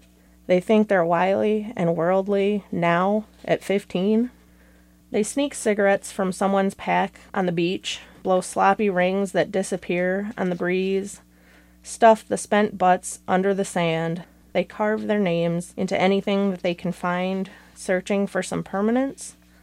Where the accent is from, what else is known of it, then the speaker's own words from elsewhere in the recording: Duluth, Minnesota, United States; I am reading some poetry today, and I am from Duluth.